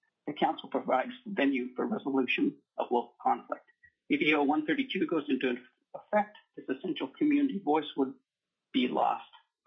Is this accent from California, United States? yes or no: no; Haines, Alaska, United States; As stated, I'm from Haines.